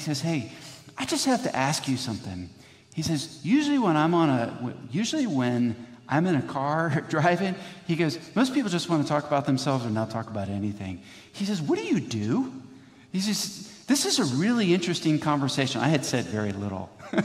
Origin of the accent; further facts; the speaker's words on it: Wapakoneta, Ohio, United States; growing up in Ohio, Wapakoneta, hometown of Neil Armstrong